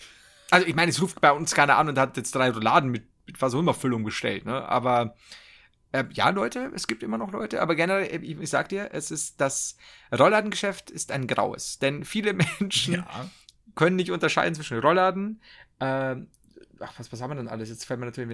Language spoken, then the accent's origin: German; Bavaria, Germany; wir sind aus Bayern.